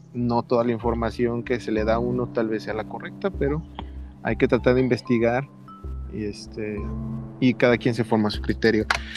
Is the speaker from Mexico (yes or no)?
yes; Guadalajara, Jalisco, Mexico; somos de Guadalajara